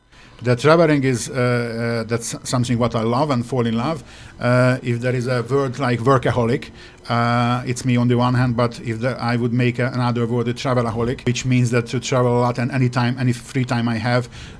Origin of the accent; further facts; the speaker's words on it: Budapest, Hungary; now in Argentina; I am from Hungary, from Budapest.